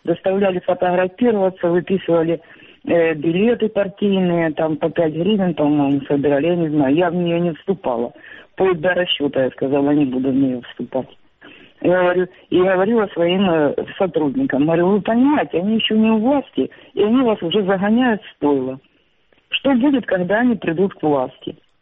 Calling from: Shchastia, Luhansk Oblast, Ukraine; Здравствуйте, я со Счастья. Я сейчас уже на пенсии

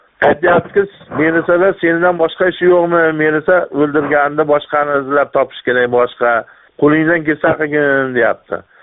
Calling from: Sirdaryo Region, Uzbekistan; Haqiqat yo'q ekan bizda O'zbekistonda. Sizga qo'ng'iroq qilyapman.

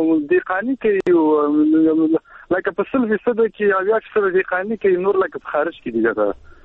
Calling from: Baghlan, Afghanistan; ما د بغلان ولایت د شول سوړې د چيله کې سمره

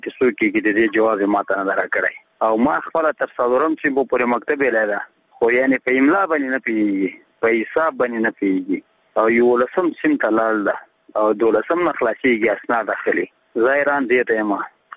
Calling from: Nangarhar, Afghanistan; زه د ننګرهار ولایت دی ساره کې غلجی دی ولسوالۍ څخه دا پیغام درته سپتم

